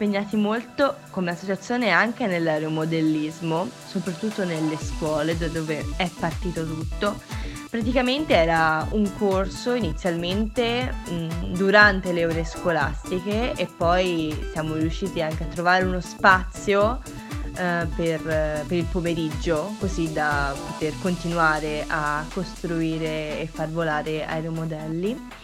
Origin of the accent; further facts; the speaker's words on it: Lucca, Tuscany, Italy; ho 20 anni, sono di Lucca